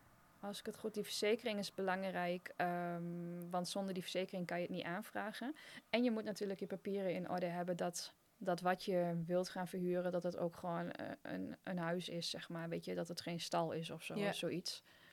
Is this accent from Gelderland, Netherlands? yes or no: no; Enschede, Overijssel, Netherlands; now in Tomar, Portugal; En ja, ik kom uit de buurt van Enschede, voor mij was het ook klein.